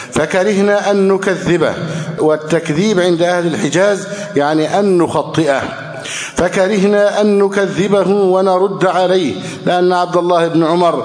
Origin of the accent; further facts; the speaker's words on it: Egypt; اللهم اجعل بلدنا مصر سخاء رخاء